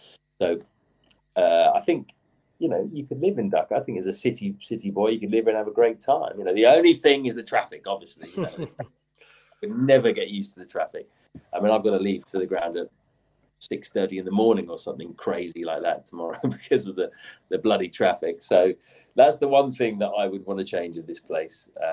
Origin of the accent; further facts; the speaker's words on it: London, United Kingdom; because I'm a city boy, you know, so I'm from London. I like the big city.